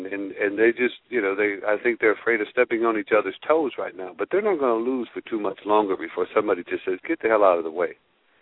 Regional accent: Ann Arbor, Michigan, United States; But growing up in Ann Arbor, you didn't act like you were a Badger, you know.

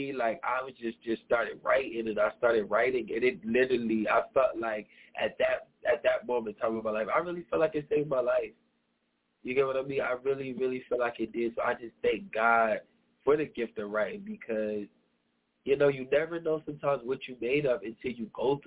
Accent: Trenton, New Jersey, United States; but I came from Trenton. I didn't have, like, we weren't rich or anything.

